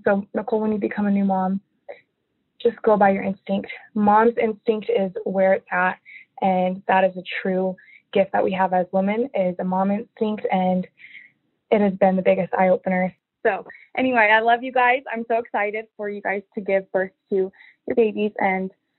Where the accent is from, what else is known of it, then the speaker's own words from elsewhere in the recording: Utah, United States; I am from Utah.